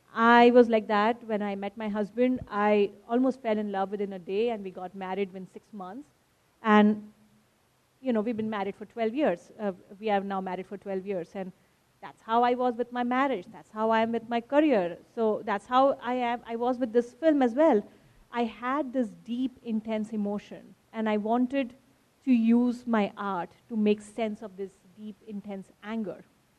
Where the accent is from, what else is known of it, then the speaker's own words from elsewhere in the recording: India; English is a second language; And I speak Urdu, but I have a different accent. So the lassi stall maker, he picked up on my accent, and he said, "Are you from India?" And I said, "Yes."